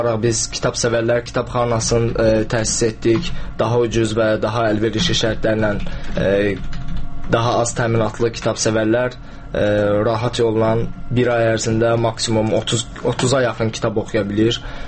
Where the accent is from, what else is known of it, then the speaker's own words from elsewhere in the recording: Quba, Quba District, Azerbaijan; Mən əslən Qubalıyam.